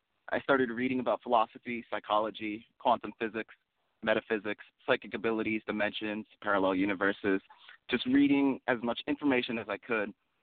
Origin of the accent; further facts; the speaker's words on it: New Jersey, United States; I grew up in New Jersey with my mother and stepfather. I was a pretty shy kid growing up, mostly kept to myself.